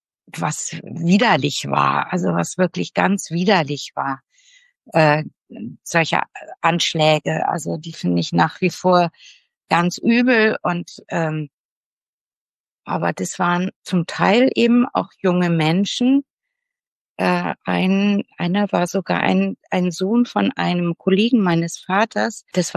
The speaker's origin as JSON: {"language": "German", "town": "Solingen", "region": "North Rhine-Westphalia", "country": "Germany", "tie": "born or raised there", "said": "Und ich komme ja aus Solingen. Ich bin ja in Solingen groß geworden."}